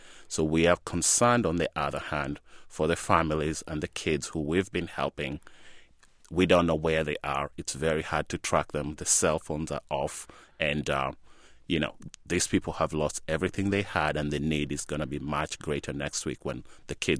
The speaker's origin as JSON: {"language": "English", "region": "Nairobi", "country": "Kenya", "tie": "born or raised there", "said": "Actually, I grew up in Kibera, and we joke about it. The people in Kibera, we call ourselves chokoras, which means scavengers. We are left to scavenge whatever we can get in Nairobi"}